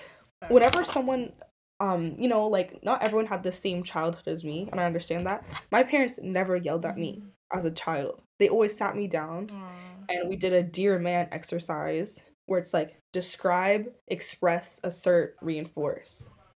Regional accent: St. Vincent & Grenadines; I'm Caribbean too. I'm from St. Vincent, and so obviously my grandparents and stuff, did that treatment to, like, my parents.

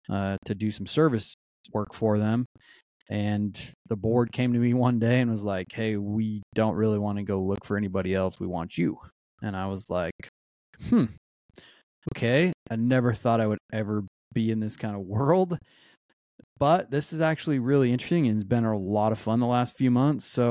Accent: Washington, United States; also born or lived in Houston; I was born in Houston, Texas, raised primarily in Eastern Washington.

